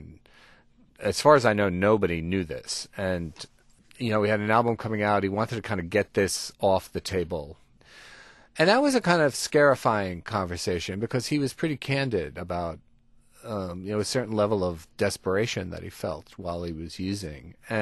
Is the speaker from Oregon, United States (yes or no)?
no; New York, United States; You know, I'm Italian-American. I grew up down in the West Village.